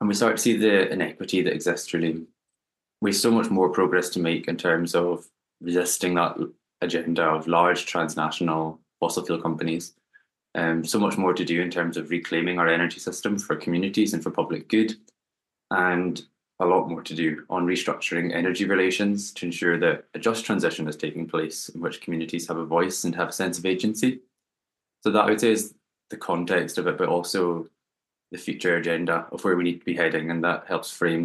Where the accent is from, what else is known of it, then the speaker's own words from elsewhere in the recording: Scotland, United Kingdom; it was really just from growing up in Orkney. We've got a wealth of community energy projects here